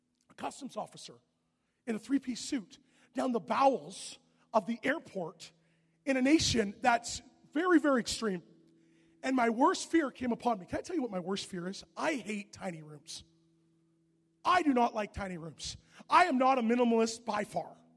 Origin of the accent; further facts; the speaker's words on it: Canada; I'm Canadian. When are we ever dangerous?